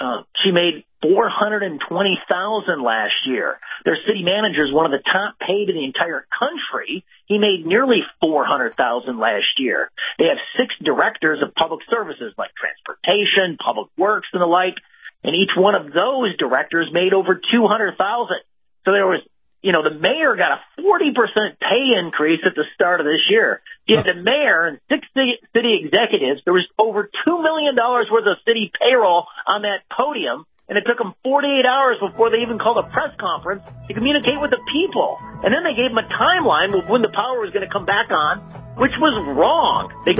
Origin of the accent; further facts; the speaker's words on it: Illinois, United States; reading scores and math scores at grade level in my home state of Illinois, where it is the Super Bowl of corruption